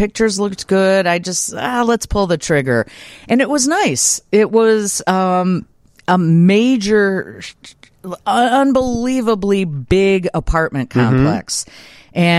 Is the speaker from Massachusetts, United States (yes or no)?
no; Brookfield, Illinois, United States; Because, you know, I grew up in Brookfield right near Ogden Avenue. Ogden's near where we live now.